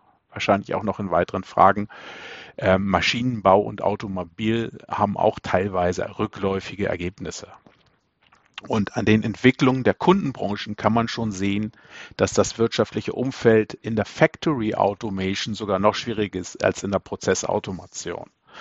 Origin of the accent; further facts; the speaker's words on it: Hamburg, Germany; Ich bin verheiratet, habe 2 Söhne, 11 und 14 Jahre und bin ursprünglich aus Hamburg.